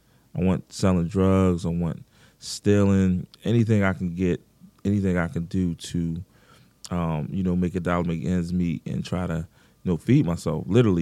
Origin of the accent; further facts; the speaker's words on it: Philadelphia, Pennsylvania, United States; So, of course … I'm born and raised in South Philadelphia.